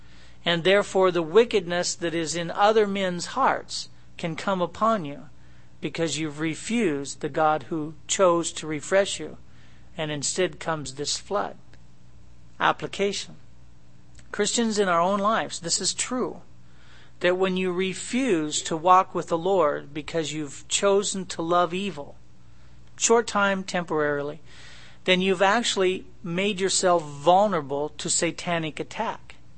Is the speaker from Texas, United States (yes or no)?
no; Iowa, United States; born there; because I was born in Iowa